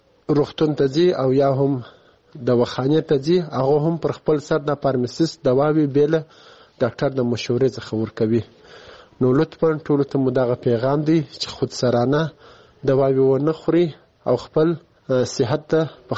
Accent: Kandahar, Afghanistan; زه دلته په کندهار کې په یو شخصي روغتون کې د فارمسیست په حیث دنده اجرا کوم.

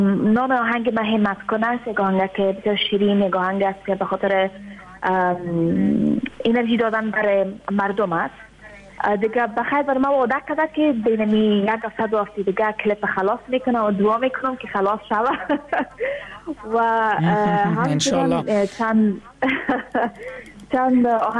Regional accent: Afghanistan; moved away; ما اگرچه دیر نشد از افغانستان آمدم، یک دسته ماه میشه

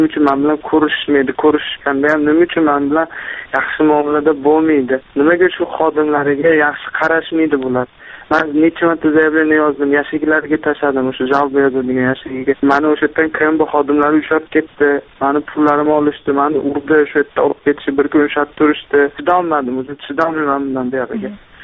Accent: Andijan, Andijan Region, Uzbekistan; moved away; Men Andijondanman, ayolim Toshkentdan.

